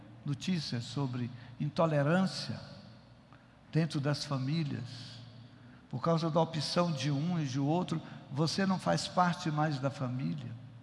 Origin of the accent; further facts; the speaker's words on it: Northeast Region, Brazil; Mas ele me irritou, porque eu sou nordestino.